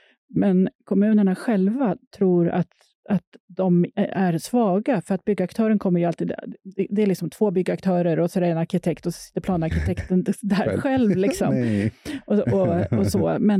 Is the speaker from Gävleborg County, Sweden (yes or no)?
yes; Gävle, Gävleborg County, Sweden; jag växte upp i Gävle och jag visste egentligen inte så mycket vad en arkitekt var.